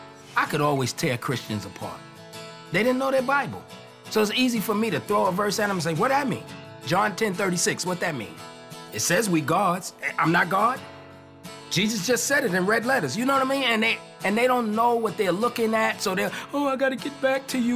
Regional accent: Brooklyn, New York, United States; I was born in Brooklyn in 1961. The tough part is that we weren't a well-to-do family, so we grew up on welfare

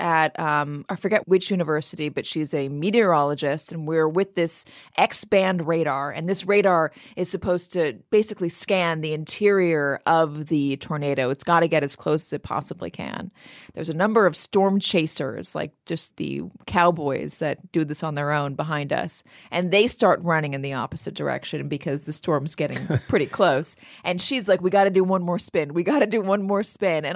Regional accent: Los Angeles, California, United States; So the sky, and I'm from Los Angeles. I mean, rain is a weather event for me.

